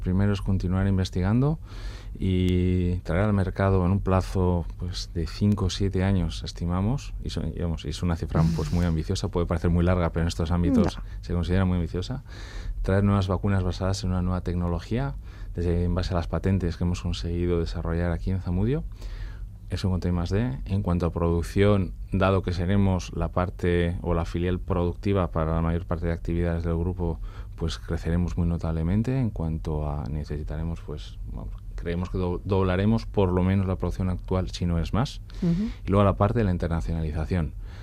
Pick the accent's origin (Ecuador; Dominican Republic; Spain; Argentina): Spain; Bilbao, Basque Country; Además somos de Bilbao